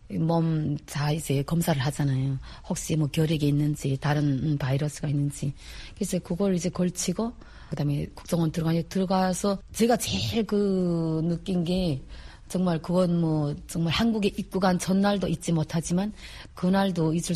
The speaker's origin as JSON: {"language": "Korean", "country": "North Korea", "lives_now": "South Korea", "said": "우리는 이제 북한 사람이고 정말 여기를 살려고 진짜 이렇게 왔는데"}